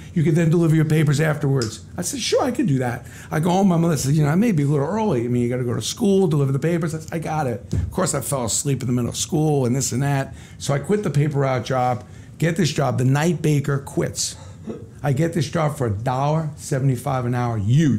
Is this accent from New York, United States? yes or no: yes; Brooklyn, New York, United States; Grew up in Brooklyn, Kings Highway, Ocean Parkway.